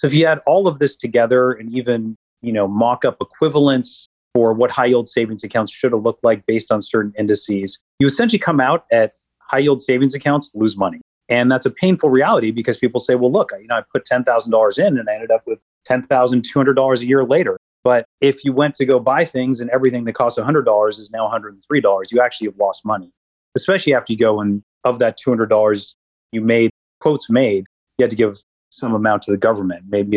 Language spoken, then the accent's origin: English; Toronto, Ontario, Canada; I grew up in Toronto, Canada. I was the son of two immigrants